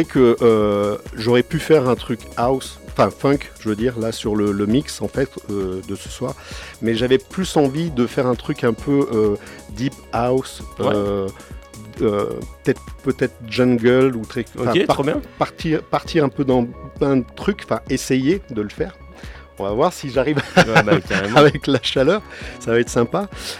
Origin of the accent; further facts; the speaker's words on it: Grenoble, Auvergne-Rhône-Alpes, France; De Grenoble. Yes. Moi, je viens de Grenoble.